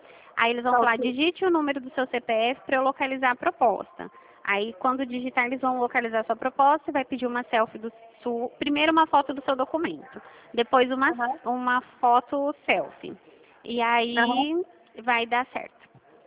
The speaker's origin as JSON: {"language": "Portuguese", "town": "Dracena", "region": "São Paulo", "country": "Brazil", "said": "Nós somos de Dracena."}